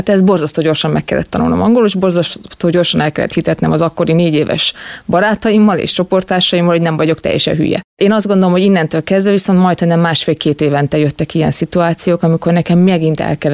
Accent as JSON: {"language": "Hungarian", "country": "Hungary", "tie": "born or raised there", "also_born_or_lived": "United States", "said": "én kétlaki gyerek voltam, és félig meddig Amerikában, félig meddig Magyarországon nőttem fel, és borzasztóan sok közösségben éltem"}